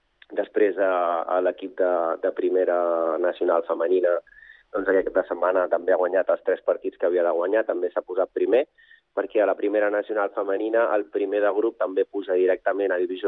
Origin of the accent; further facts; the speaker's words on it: Sant Vicenç dels Horts, Catalonia, Spain; jo soc de Sant Vicenç dels Horts i estic a camí d'Olot i a camí de Sant Vicenç. No? Passo part de la setmana a Olot i part de la setmana a Sant Vicenç.